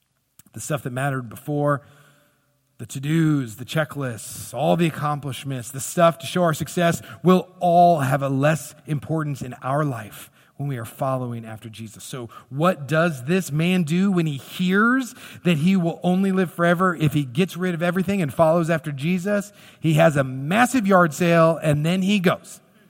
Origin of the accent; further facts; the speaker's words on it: Kansas City, Missouri, United States; I'm from Kansas City, and I like the Kansas City Chiefs.